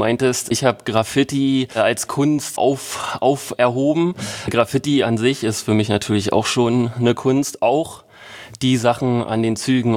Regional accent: Berlin, Germany; in Berlin, wenn man in den 90ern groß geworden ist wie ich

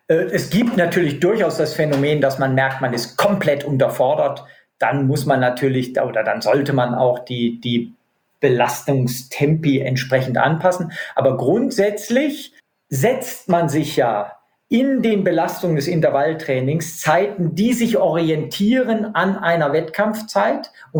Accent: North Rhine-Westphalia, Germany; in meiner Heimat am Niederrhein

